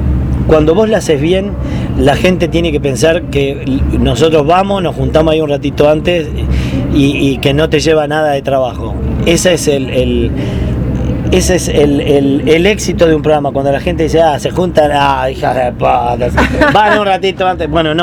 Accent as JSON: {"language": "Spanish", "region": "San José", "country": "Uruguay", "tie": "born or raised there", "said": "Yo vengo de un pueblo de Uruguay que se llama San José"}